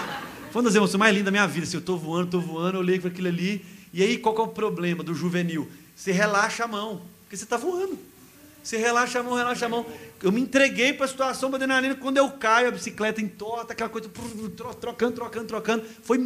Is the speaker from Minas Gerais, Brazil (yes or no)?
yes; Timóteo, Minas Gerais, Brazil; eu sou lá de Timóteo, para quem não sabe